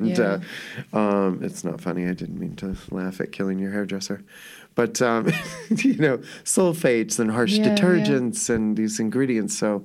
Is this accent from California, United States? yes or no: yes; Hollywood, California, United States; I grew up in Hollywood. My dad was a bodyguard for famous kids.